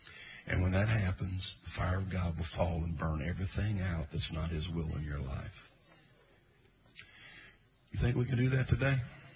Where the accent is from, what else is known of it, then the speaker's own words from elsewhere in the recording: Midwest, United States; I'm from the Midwest. Don't be doing that to me. It's got to be Joe or Sally.